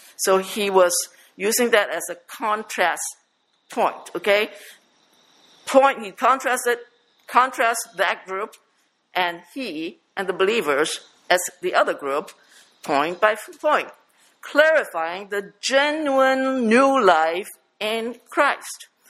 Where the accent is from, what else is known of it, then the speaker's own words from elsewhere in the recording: Tai Po, New Territories, Hong Kong; I grew up in Taipo, and there are dogs everywhere.